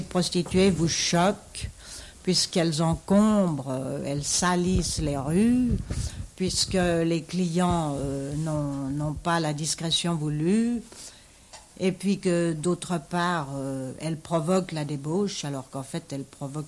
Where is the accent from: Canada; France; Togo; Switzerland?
Switzerland; en tant que Suissesse, enfin, soi-disant Suissesse, moi, je me sens tout à fait marginale de la Suisse et de tous les pays.